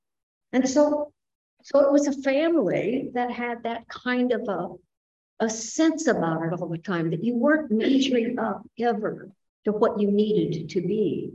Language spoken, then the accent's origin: English; Indiana, United States; I grew up in Indiana. There were four kids in the family. I was number three.